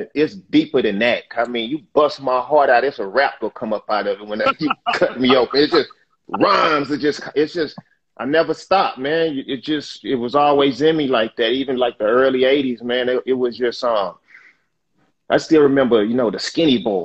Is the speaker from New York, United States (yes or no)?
no; Dallas, Texas, United States; I'm from the gutter. I'm from Oak Cliff. Oak Cliff is it's a rough part of Dallas, man. I'm from Dallas, but I'm from Oak Cliff.